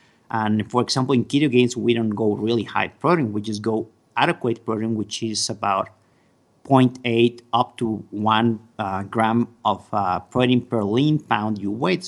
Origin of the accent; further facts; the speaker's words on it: Mexico; basically because I'm from Mexico. I live in Mexico